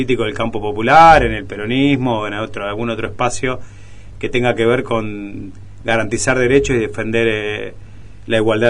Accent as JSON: {"language": "Spanish", "town": "General Rodríguez", "region": "Buenos Aires Province", "country": "Argentina", "tie": "born or raised there", "said": "Nací acá en Rodríguez, sí, sí. Tengo cuatro hermanas. Mis padres no eran de Rodríguez, pero vinieron en los años 80, antes, en los 70, fines de los 70, a vivir a General Rodríguez."}